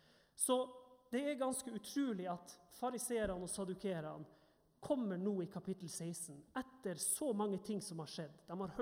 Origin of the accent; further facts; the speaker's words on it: Northern Norway, Norway; now in Vestlandet, Norway; Når jeg går på fjellet både her på Vestlandet, men også nordpå i Nord-Norge der jeg er fra